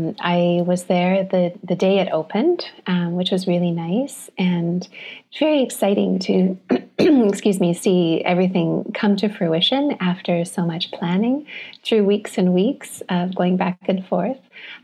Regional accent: Bella Coola, British Columbia, Canada; also born or lived in Port Hardy / Toronto; I actually am from the West Coast originally. I was born in Port Hardy and grew up in a little town called Bella Coola on the mainland. Recently, I've come back from living for 10 years in Toronto

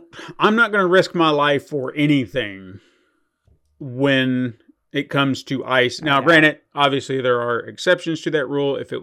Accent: Watertown, Tennessee, United States; where are you from? Nashville. Mm-hmm. You know, you don't know where the hell Watertown is, and I don't really feel like explaining it to you, so Nashville.

